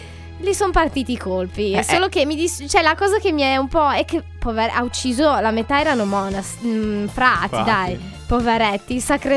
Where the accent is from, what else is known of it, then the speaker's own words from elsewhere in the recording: Emilia-Romagna, Italy; Vabbè, noi parmigiani e reggiani siamo un po' indietro